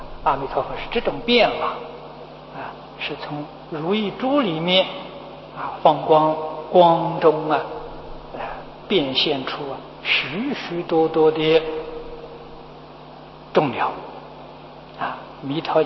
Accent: China; 就是说我们这个世间啊，这是我们中国人，每一个人的根性呢也不相同。

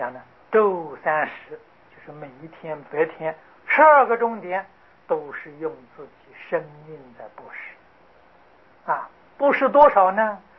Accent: China; 所以我们今天称之为叫小时啊，西方人不会也称作小时啊，我们中国人呢称它为小时。

